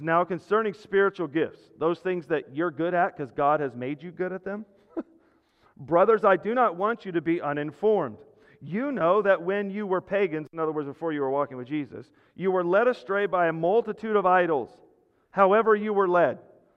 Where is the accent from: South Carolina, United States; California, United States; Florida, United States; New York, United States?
California, United States; El Monte; It's always been my life's dream, is when I was growing up in El Monte, about 75 miles that way. And that's where I grew up, sorry, but don't hate me.